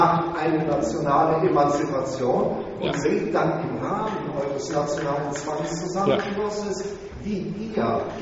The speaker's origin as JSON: {"language": "German", "region": "Rhineland", "country": "Germany", "said": "das muss ich mal als Rheinländer sagen"}